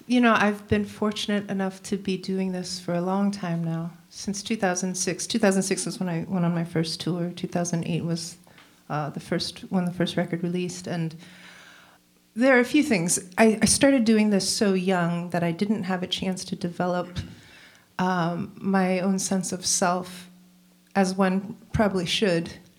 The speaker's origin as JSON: {"language": "English", "town": "Falls Church", "region": "Virginia", "country": "United States", "tie": "born or raised there", "said": "I grew up in Falls Church, and I was playing open mic nights multiple times a week."}